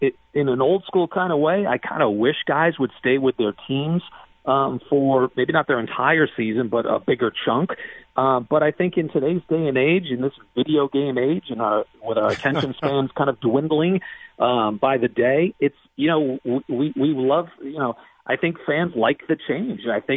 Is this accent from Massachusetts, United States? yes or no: yes; Massachusetts, United States; growing up in Western Massachusetts, I got hooked on the NBA thanks to the Boston Celtics